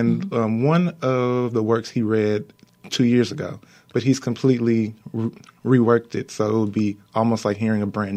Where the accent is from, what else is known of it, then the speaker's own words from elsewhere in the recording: Texas, United States; also born or lived in Atlanta / Boston; And before that, I did my undergrad work at Morehouse College in Atlanta, and I'm originally from Texas.